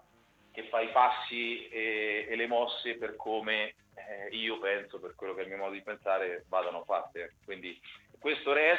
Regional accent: Ancona, Marche, Italy; born there; da anconetano di nascita e di passione su 30 dei 40 anni di vita

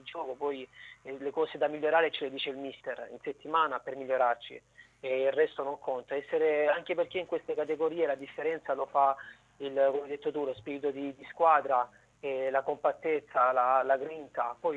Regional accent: Lecce, Apulia, Italy; sono un leccese, vengo dal sud

